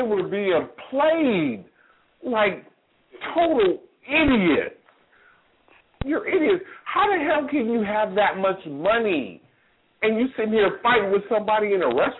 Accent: California, United States; now in Atlanta, United States; Oh, Housewives of Atlanta, and, you know, I'm from the Bay Area. And when I came to Atlanta

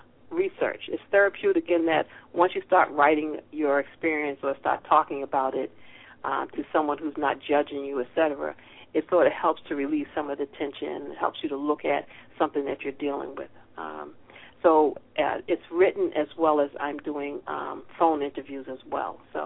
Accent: Boston, Massachusetts, United States; Originally I'm from Boston, so I've been dealing with what's going on in Boston

